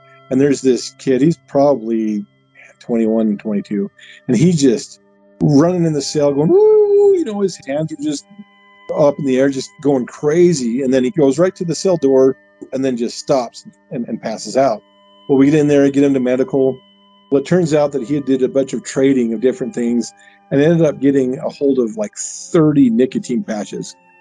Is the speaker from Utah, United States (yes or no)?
yes; Utah, United States; I was born and raised in Utah, and from a very young age, I wanted to get involved in law enforcement